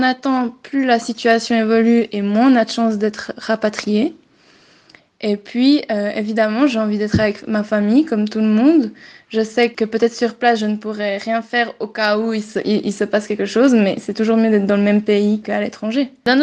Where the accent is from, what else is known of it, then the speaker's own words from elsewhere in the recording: Switzerland; Et personnellement, en tant que Suisse, je n'ai pas envie d'utiliser des ressources déjà manquantes